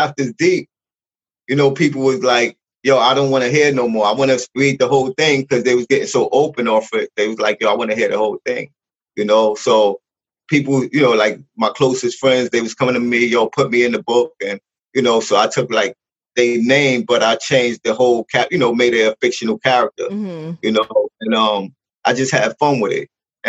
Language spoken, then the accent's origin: English; Brooklyn, New York, United States; also born or lived in Queens; I'm from Brooklyn as well as Queens. You know, I lived in both places, as well as a period of time, you know.